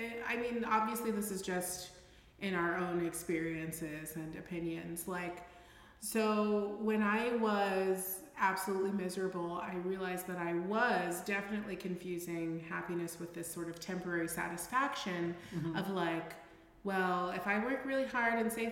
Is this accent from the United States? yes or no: yes; Los Angeles, California, United States; I grew up in Los Angeles. Are you kidding me?